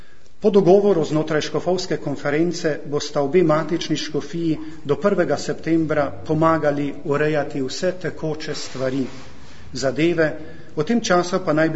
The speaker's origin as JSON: {"language": "Slovenian", "town": "Celje", "region": "Savinja", "country": "Slovenia", "said": "celske škofije, ki je sedaj moja rojstna škofija, ker veste, da prihajam iz Celja, iz okolice Celja, z Ostrožnega."}